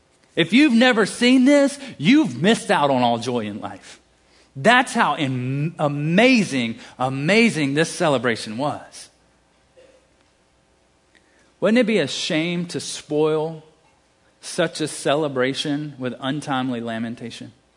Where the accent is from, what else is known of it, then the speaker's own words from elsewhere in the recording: the South, United States; accent: southern; I said feast, my like southern accent came out